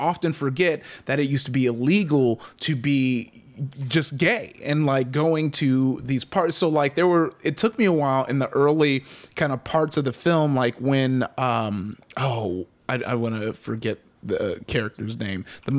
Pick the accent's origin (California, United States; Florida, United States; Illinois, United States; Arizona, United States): California, United States; Long Beach; I am a coastal elite. I grew up in California, Long Beach.